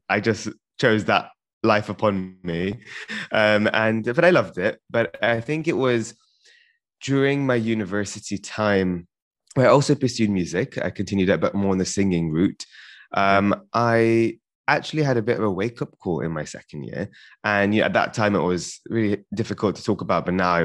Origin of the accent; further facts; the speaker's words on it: London, United Kingdom; So me and my sister, we were born in London, close to North London. So grew up here, went to the same school for 11 years.